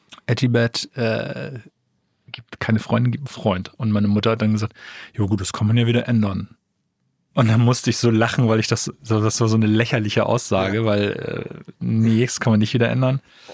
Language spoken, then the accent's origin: German; Oldenburg, Lower Saxony, Germany; ich komme ja aus Oldenburg, Niedersachsen.